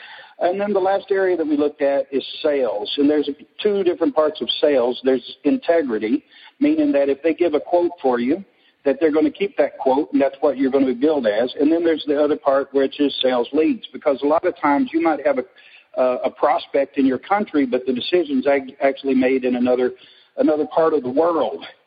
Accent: Arkansas, United States; Well, I wish I could say it was growing up in Arkansas or my short stint in the Navy, but it isn't.

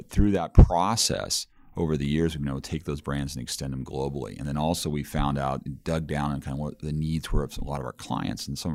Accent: Seattle, Washington, United States; moved away as an adult; now in China; So I grew up in Seattle. The company was in Seattle.

